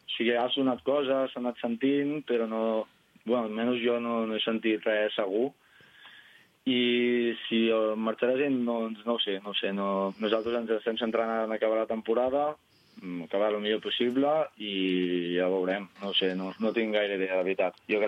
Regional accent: Sant Quintí de Mediona, Catalonia, Spain; vaig estar 3 anys a l'equip del meu poble, Quintinenc, que soc de Sant Quintí de Mediona

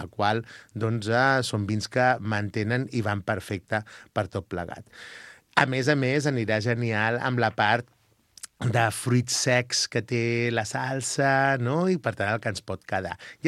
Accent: Lleida, Catalonia, Spain; com som gent de Lleida

